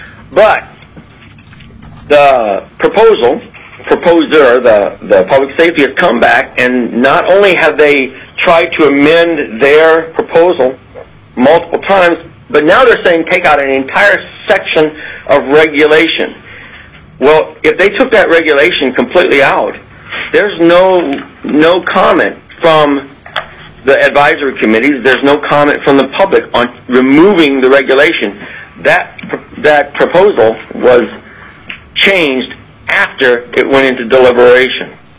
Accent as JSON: {"language": "English", "town": "Anchorage", "region": "Alaska", "country": "United States", "said": "Okay. I'm from Anchorage."}